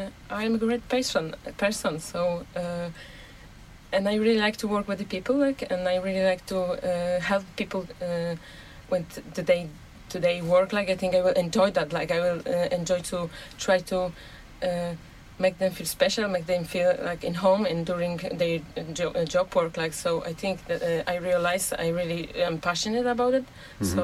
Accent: Poland; English is a second language; I'm from Poland.

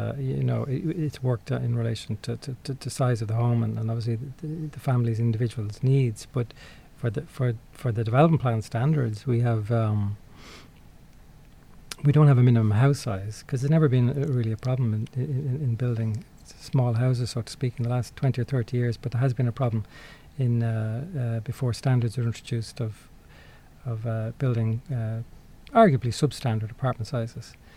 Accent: Dublin, Leinster, Ireland; And I grew up in one in Ballyfermot.

